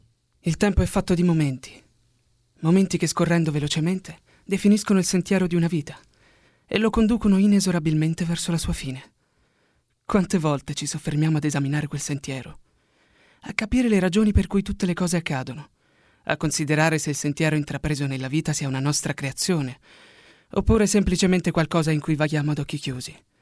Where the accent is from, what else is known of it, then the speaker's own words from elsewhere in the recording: Naples, Campania, Italy; now in Bologna, Italy; Comunque, allora, io sono napoletano, abito a Bologna da 7 anni.